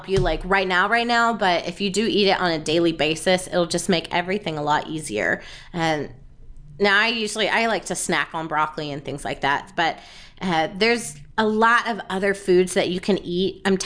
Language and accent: English; the South, United States; Because I'm from the South, and I just, anytime that I get to use molasses